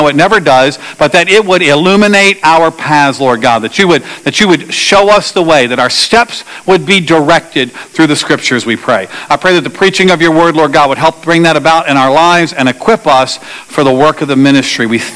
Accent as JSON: {"language": "English", "region": "Virginia", "country": "United States", "tie": "born or raised there", "also_born_or_lived": "Yonkers, New York", "moved": "as an adult", "said": "I grew up in Virginia."}